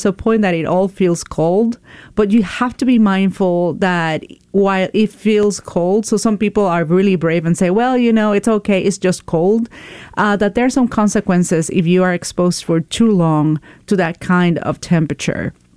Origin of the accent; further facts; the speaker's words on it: Puerto Rico; we are from Puerto Rico. I am from Puerto Rico originally. My mom's still in San Juan